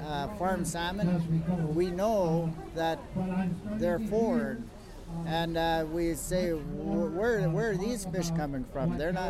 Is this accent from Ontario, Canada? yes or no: no; British Columbia, Canada; I come from the Squat First Nation. We're Stalo people, people of the river.